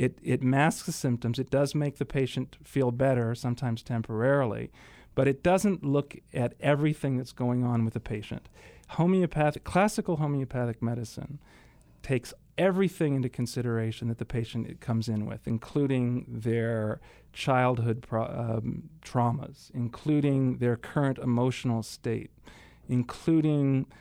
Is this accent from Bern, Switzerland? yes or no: no; Geneva, Switzerland; I grew up in Switzerland. I spent half of my life in Geneva, Switzerland.